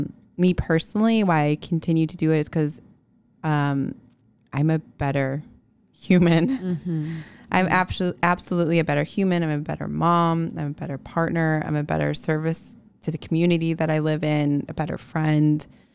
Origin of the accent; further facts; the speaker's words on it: Chicago, Illinois, United States; now in Boise, United States; You know, I'm a transplant. I'm from Chicago. I don't understand like what everything means in Boise